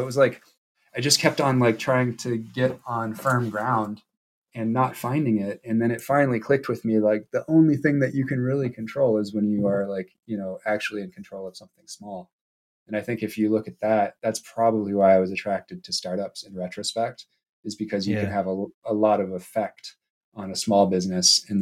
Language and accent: English; California, United States; I was born in the Bay Area to parents that met on Haight-Ashbury, and I was basically raised on a commune until I was like eight, where there was no money.